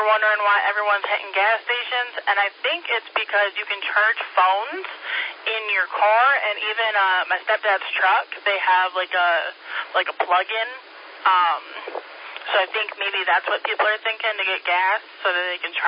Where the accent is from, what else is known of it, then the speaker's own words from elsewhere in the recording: Michigan, United States; well, I'm from Michigan, and I knew it was going to be bad